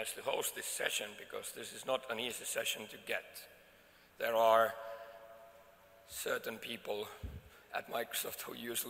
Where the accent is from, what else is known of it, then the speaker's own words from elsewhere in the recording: Finland; English is a second language; I'm from Finland.